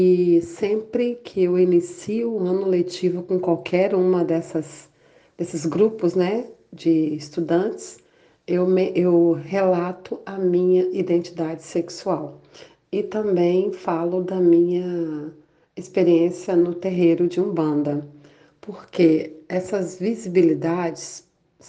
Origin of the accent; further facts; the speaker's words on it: Espírito Santo, Brazil; lésbica idosa. Eu tenho 54 anos, moro aqui no Espírito Santo, sou capixaba. Sou uma lésbica negra.